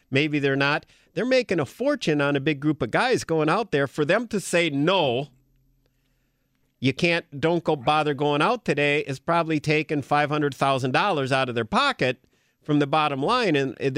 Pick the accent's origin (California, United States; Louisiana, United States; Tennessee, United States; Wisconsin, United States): Wisconsin, United States; Green Bay; When I was a kid growing up in Green Bay